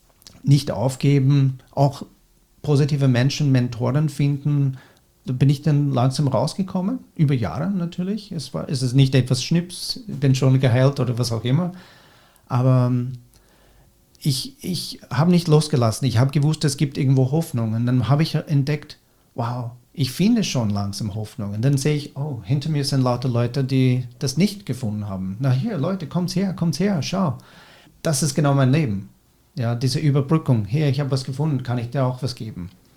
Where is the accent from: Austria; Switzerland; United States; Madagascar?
United States; now in Germany